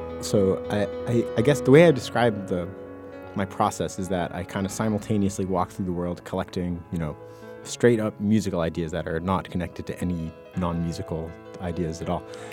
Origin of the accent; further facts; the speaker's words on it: New England, United States; I grew up in the Mass-New Hampshire border, and then now I'm a touring musician